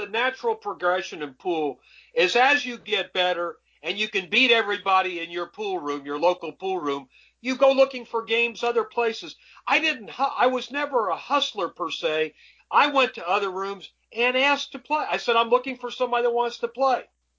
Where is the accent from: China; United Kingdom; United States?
United States; Dayton, Ohio; But where I grew up in Dayton, Ohio, you couldn't go in a pool room till you were 18 years old.